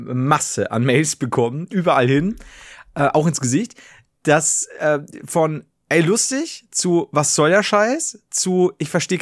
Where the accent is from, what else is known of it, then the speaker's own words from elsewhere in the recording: Bavaria, Germany; Aber dann werde ich es auch so vorlesen, wie ich es mir als Bayer vorstelle.